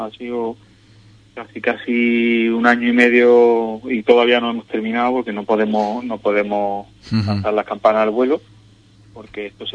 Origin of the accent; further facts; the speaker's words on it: Almería, Andalusia, Spain; Como tú sabes, yo soy de Almería, yo me he criado allí donde hemos pescado.